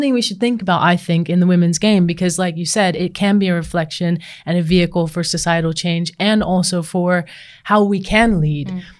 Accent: New Zealand; coming from growing up in New Zealand with an All Black as an uncle

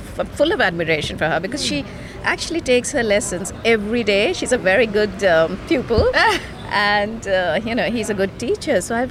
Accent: India; growing up in India, you see these big statues

